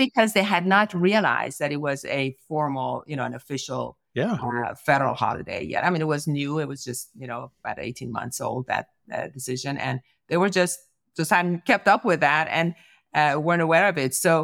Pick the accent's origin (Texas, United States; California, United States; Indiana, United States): California, United States; And then after I left the organization to come back to my home state in California, it started unraveling